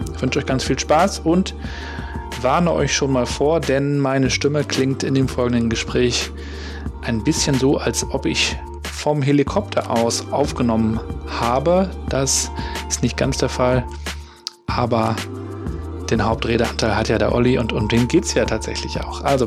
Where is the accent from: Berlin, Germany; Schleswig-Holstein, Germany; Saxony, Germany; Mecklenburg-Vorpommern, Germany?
Mecklenburg-Vorpommern, Germany; Rostock; born there; also born or lived in Hamburg; Er ist wie ich gebürtiger Rostocker und auch ihn hat es irgendwann nach Hamburg verschlagen. Ich bin irgendwann zurückgekehrt nach Rostock.